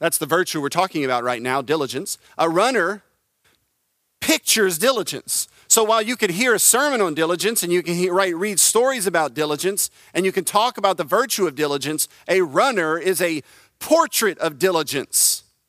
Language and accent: English; Louisiana, United States; we all feel like, hey, we're from Acadiana. This is Acadiana.